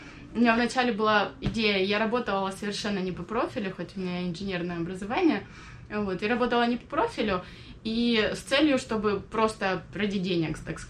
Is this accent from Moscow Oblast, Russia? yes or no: no; Rostov-on-Don, Rostov Oblast, Russia; да, мы всей семьей из Ростова-на-Дону.